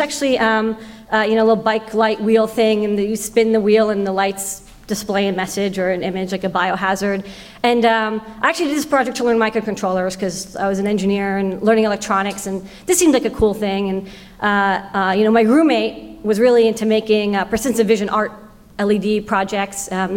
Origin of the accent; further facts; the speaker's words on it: Boston, Massachusetts, United States; So, I grew up in Boston, and Boston is sort of the seat of, the FSF, and the EFF used to be there too.